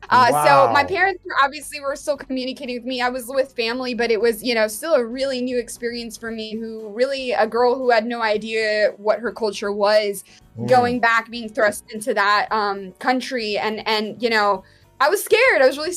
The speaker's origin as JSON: {"language": "English", "region": "Ohio", "country": "United States", "tie": "born or raised there", "also_born_or_lived": "Mexico", "said": "So I was born in Mexico, actually, and my dad actually got a job transfer to the United States. So when I was about 2 years old, I came here, actually to Ohio, randomly."}